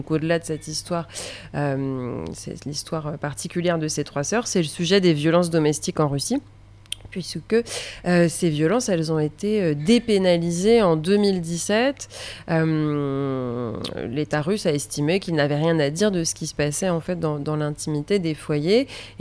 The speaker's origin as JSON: {"language": "French", "town": "Angers", "region": "Pays de la Loire", "country": "France", "tie": "born or raised there", "said": "J'ai grandi à Angers et c'est à Angers au lycée. Je suis allée au lycée à Angers, au lycée Joachim du Bellay"}